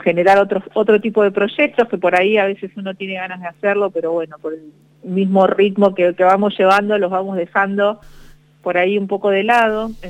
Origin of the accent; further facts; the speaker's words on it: Buenos Aires, Argentina; born there; moved away as an adult; now in Salta, Argentina; si bien yo soy nacido en Buenos Aires, hace 10 años que vivo en Salta